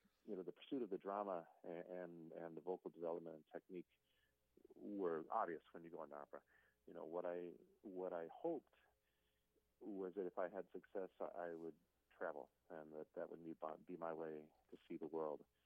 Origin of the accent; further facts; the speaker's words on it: Bettendorf, Iowa, United States; And I'm originally from Bettendorf, Iowa, Quad City area, so not too far away. And I grew up in Iowa